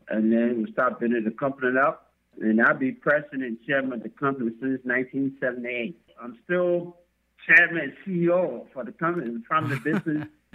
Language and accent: English; Liberia; Like I said … I'm from originally from Liberia, West Africa.